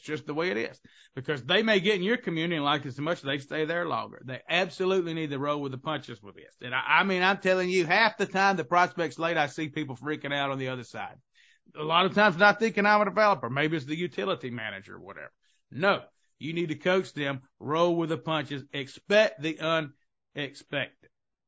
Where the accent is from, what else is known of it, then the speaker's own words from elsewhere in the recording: Southern United States, United States; accent: Southern; I'm Southern, as you can tell from my accent if you've never heard me before. I'm always going to be Southern.